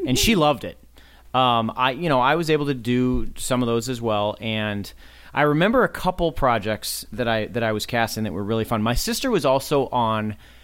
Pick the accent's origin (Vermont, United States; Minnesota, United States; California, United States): Minnesota, United States; Burnsville; I grew up in Burnsville, so we had to drive all the way into Minneapolis.